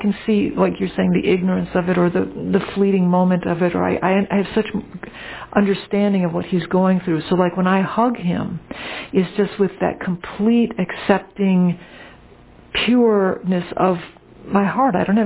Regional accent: New Orleans, Louisiana, United States; actually I grew up in New Orleans, which is a very Catholic town

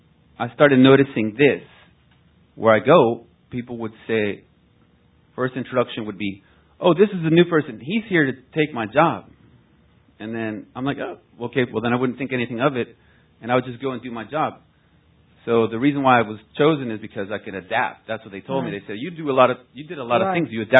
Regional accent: Florida, United States; I'm from South Florida.

